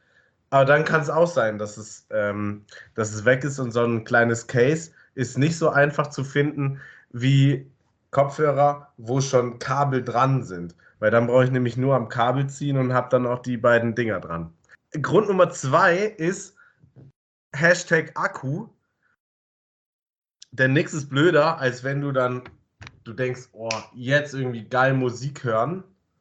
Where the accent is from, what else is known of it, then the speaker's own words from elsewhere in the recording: Hamburg, Germany; Ich bin eher, also klar, als Hamburger eh.